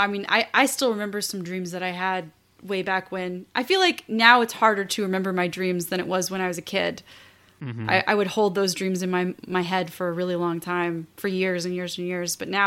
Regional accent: New Orleans, Louisiana, United States; born there; also born or lived in Houston; Yes. Yes, I was born in New Orleans. And we moved from there to Houston when I was about 1.5 to live with my grandmother.

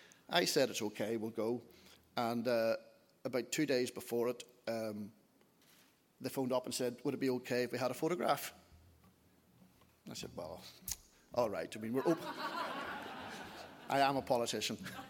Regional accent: Northern Ireland, United Kingdom; The label I do is Northern Irish. I am Northern Irish.

